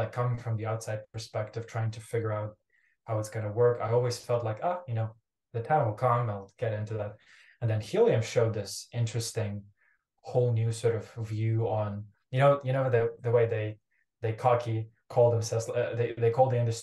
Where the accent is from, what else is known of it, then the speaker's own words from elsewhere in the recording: Ukraine; English is a second language; moved away as an adult; now in United States; So my background, I'm originally from Ukraine, born and raised in Ukraine. Moved to the United States right before COVID hit.